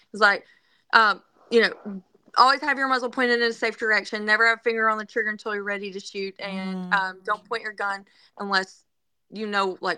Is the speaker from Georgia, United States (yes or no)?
yes; Georgia, United States; Well, I was raised in Georgia, and my family all hunts turkeys and deer